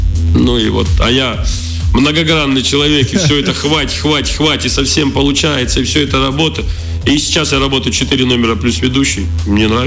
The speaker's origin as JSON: {"language": "Russian", "country": "Ukraine", "said": "я с Украины сам"}